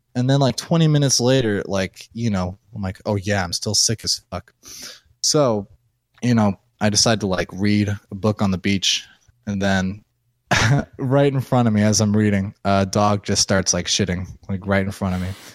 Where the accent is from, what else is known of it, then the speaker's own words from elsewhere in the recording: Midwest, United States; being a Midwesterner, it's kind of like, I don't know, you know, like, you know, you're out in the Midwest